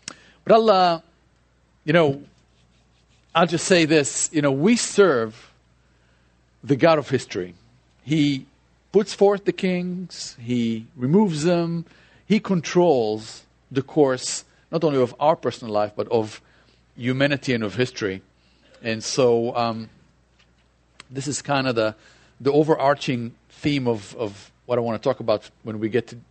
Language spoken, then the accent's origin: English; Israel; I was born and raised in Israel to what we would call a traditional Jewish family. Never heard about Jesus.